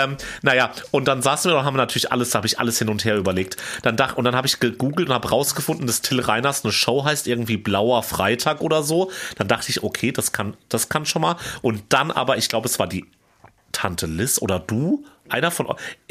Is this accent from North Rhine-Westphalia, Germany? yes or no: no; Hesse, Germany; eine Hessin, genau wie ich. Ich meine, Fulda ist um die Ecke von meiner Heimat, vom Vogelsberg.